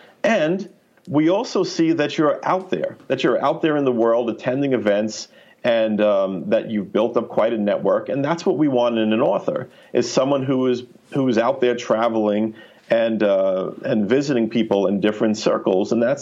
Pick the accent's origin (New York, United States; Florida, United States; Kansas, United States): New York, United States; So, I mean, I'm a New Yorker and I'm straightforward and I don't like to waste time or mince words.